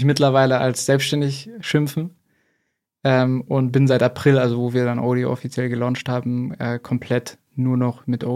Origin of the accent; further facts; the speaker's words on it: Munich, Bavaria, Germany; now in Berlin, Germany; bin dann von Prag nach Berlin. Aber ich komme aus München, also bei München. Genau, da habe ich gewohnt. Den Großteil meines Lebens.